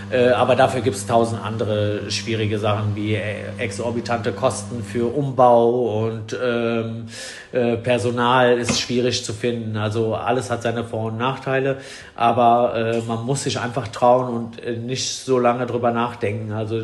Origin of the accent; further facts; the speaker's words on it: Italy; Als Italiener noch nie in Rom gewesen, obwohl wir da 25 Jahre lang dran vorbei gefahren sind.